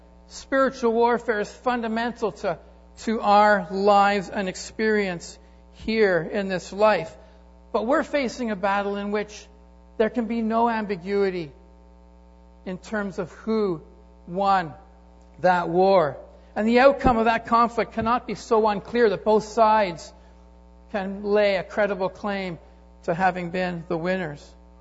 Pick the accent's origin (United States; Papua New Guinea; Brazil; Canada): Canada; I'm a Canadian.